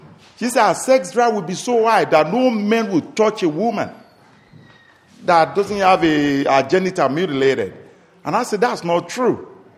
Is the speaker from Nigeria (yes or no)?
yes; Nigeria; now in Ireland; when I was growing up in Nigeria, I went to a Catholic school.